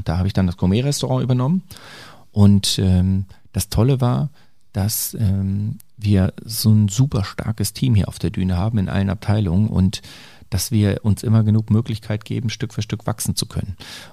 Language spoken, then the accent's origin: German; Lower Saxony, Germany; now in Sylt, Germany; Ich hätte von meinem Alter noch hier geboren werden können, aber weil es mittlerweile gar keine Geburtenklinik mehr hier gibt. Aber ich komme aus Niedersachsen.